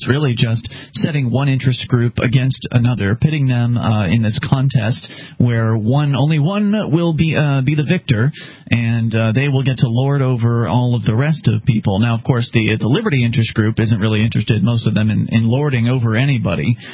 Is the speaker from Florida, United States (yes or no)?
yes; Sarasota, Florida, United States; because I come from Sarasota, Florida, where it's a pretty big market.